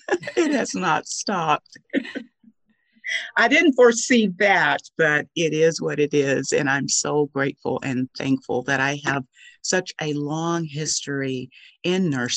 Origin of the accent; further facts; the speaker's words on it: the South, United States; Growing up in the South, you can only imagine the good cooking that my mom would provide.